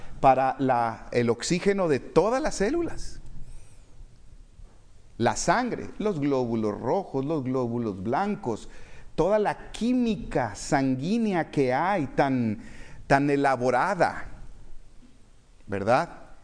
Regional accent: Tabasco, Mexico; yo crecí en Tabasco.

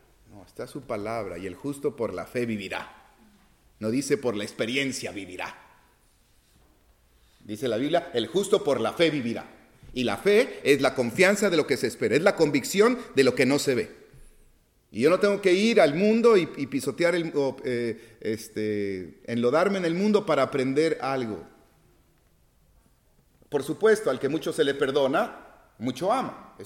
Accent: Cárdenas, Tabasco, Mexico; me acuerdo la plaza de medio allá en mi pueblo, en Cárdenas, Tabasco, el parque

